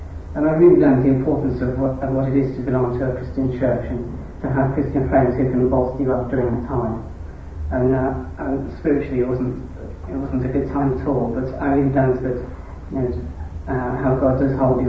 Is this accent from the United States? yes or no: no; Oxford, South East England, United Kingdom; born there; I was born in Oxford, and I come from a non-Christian background, essentially, though I did go to Sunday school as a child.